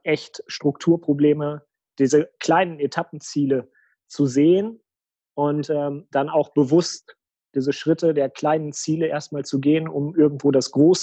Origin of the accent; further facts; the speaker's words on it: North Rhine-Westphalia, Germany; born there; sitze im wunderschönen Westmünsterland an der deutsch-holländischen Grenze. Ich komme wie die Andrea aus dem Sauerland gebürtig